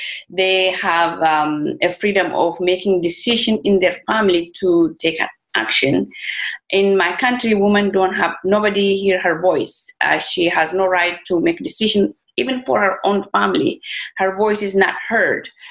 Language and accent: English; Oromia, Ethiopia; English is a second language; As I said, I'm from Oromia, Ethiopia.